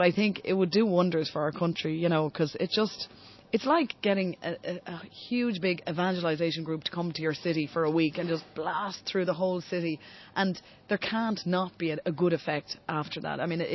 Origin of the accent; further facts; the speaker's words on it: Ireland; So people would say to us, oh, are you from Ireland? We'd say, yeah, we're from the Legion of Mary in Ireland.